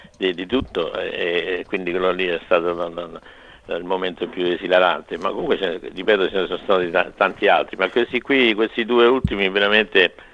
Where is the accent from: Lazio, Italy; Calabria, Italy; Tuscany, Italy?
Lazio, Italy; Rome; io essendo romano